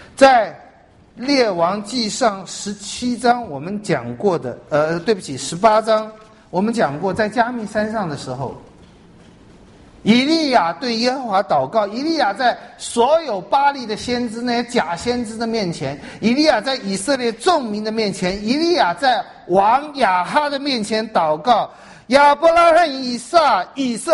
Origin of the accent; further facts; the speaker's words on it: China; 我们中国有寡妇饿死四小，失节四大，这也变成好像觉得一个寡妇不能结婚，结婚就是不道德，这种也在我们中国人里面根深蒂固。